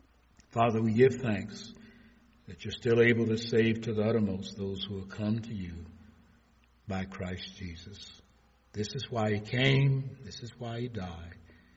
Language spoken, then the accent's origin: English; Michigan, United States; Because all my friends that I grew up with in the Brewster Projects of Hastings Street, they're all gone.